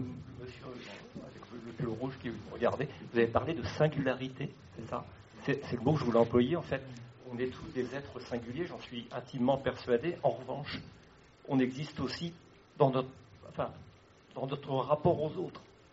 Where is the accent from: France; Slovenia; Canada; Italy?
France; moi je suis français, je suis blanc, je suis athée, je suis sportif.